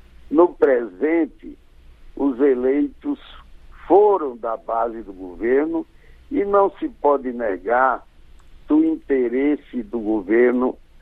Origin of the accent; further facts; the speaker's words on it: Rio Grande do Norte, Brazil; que é ouvinte aqui da minha terra natal, do Rio Grande do Norte